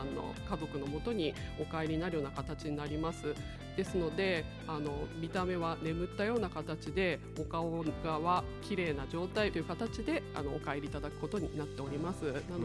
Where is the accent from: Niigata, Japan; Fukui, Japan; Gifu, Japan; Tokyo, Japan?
Niigata, Japan; Nagaoka; 私長岡出身ですので